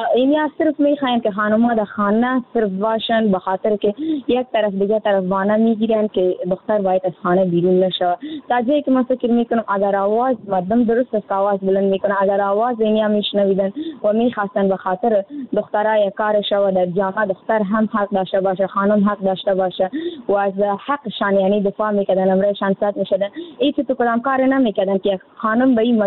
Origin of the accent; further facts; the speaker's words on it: Afghanistan; یعنی در جامعه همه ما افغان هستیم